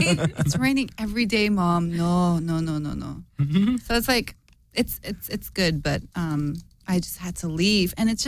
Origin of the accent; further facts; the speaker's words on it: Seattle, Washington, United States; I am from Seattle.